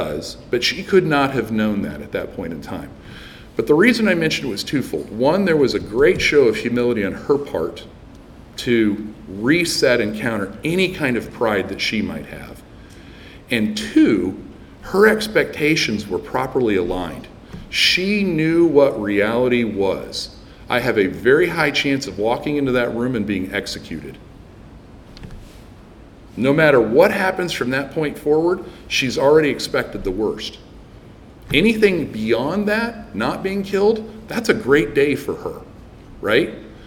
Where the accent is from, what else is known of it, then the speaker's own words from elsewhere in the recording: Texas, United States; I have had air conditioning my whole life growing up in Texas.